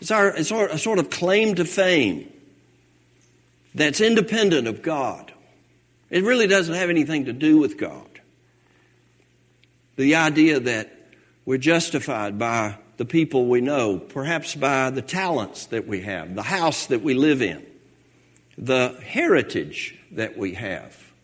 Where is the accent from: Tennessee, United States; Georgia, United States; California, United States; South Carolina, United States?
Georgia, United States; Hapeville; That's my claim to fame. I'm from Hapeville.